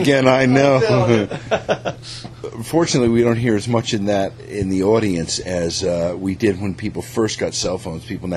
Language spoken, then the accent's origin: English; New York City, New York, United States; You know, I'm from New York City, was born and raised there, studied music there